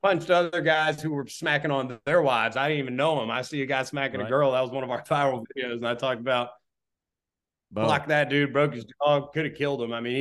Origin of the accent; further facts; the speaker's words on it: Roanoke, Virginia, United States; But we were playing New Year's Eve 2017 going into 2018 in my hometown, Roanoke, Virginia.